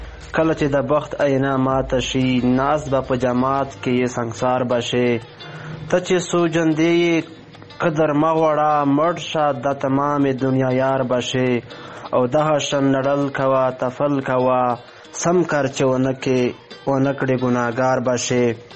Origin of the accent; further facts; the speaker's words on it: Bannu, Khyber Pakhtunkhwa, Pakistan; د پاکستان بنو زیلی څخه یم.